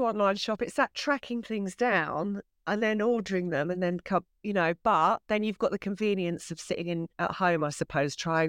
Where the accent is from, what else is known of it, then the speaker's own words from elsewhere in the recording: East of England, United Kingdom; I grew up in Essex.